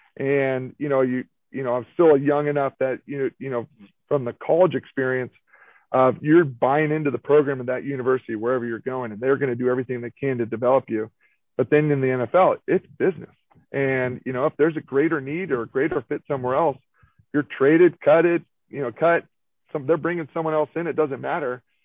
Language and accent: English; Sonoma, California, United States; luckily for me, it was, you know, I'm from Sonoma.